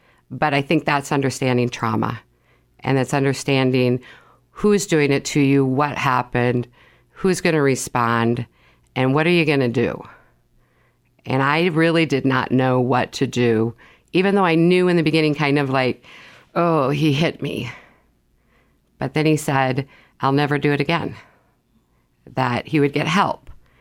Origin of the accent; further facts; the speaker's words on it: Sioux Falls, South Dakota, United States; So I'm from Sioux Falls. I was raised here. I went to a local Catholic high school, graduated.